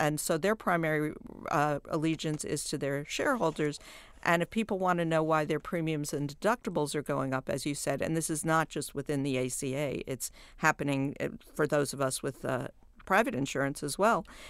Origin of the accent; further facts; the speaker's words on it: New York, United States; I'm from New York, where there are three or four really great hospital systems.